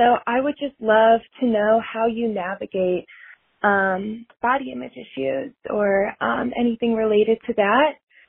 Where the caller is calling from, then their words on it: Colorado, United States; I'm calling in from Colorado.